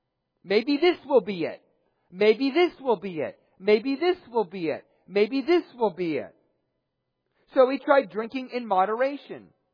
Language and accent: English; Erie, Pennsylvania, United States; I was raised in Erie, Pennsylvania